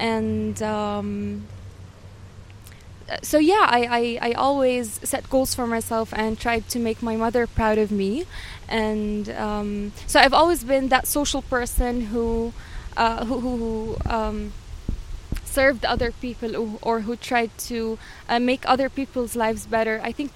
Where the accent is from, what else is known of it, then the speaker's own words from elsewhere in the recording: Jordan; In my country. I'm originally from Jordan